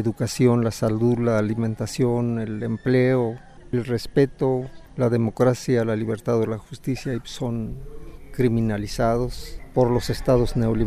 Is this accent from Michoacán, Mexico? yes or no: yes; Michoacán, Mexico; el pueblo Purépecha, pues de donde vengo.